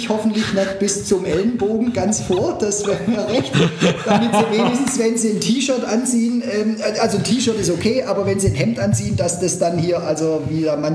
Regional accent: Backnang, Baden-Württemberg, Germany

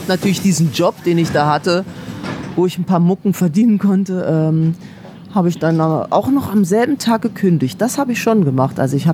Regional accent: Kassel, Hesse, Germany; Das war in Kassel, in meiner Heimatstadt, ja.

